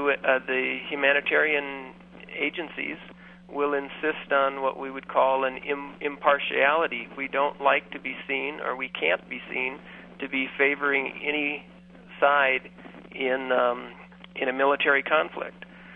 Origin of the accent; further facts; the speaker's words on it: United States; Being an American, I think I was born into a place of privilege.